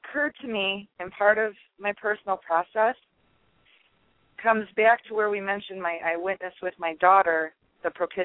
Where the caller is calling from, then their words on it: Indiana, United States; from Indiana.